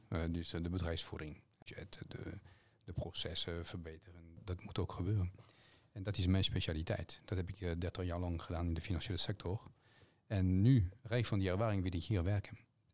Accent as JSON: {"language": "Dutch", "town": "Pau", "region": "Nouvelle-Aquitaine", "country": "France", "tie": "born or raised there", "second_language": "Dutch", "said": "ik kom uit Zuid-Frankrijk, Pau, P-A-U. Misschien weet je waar Pau ligt. Het ligt tussen Lourdes en Biarritz ongeveer."}